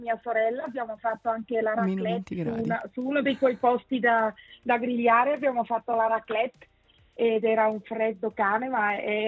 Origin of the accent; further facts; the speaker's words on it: Lugano, Ticino, Switzerland; io sono cresciuta, sono nata e cresciuta a Lugano, nel Luganese. Sono cresciuta a Ponte Capriasca, Origno, Pureglia, quelle zone là, infatti a Comano ci sono passata tutti i giorni praticamente. E, i miei genitori sono tutte e due svizzeri tedeschi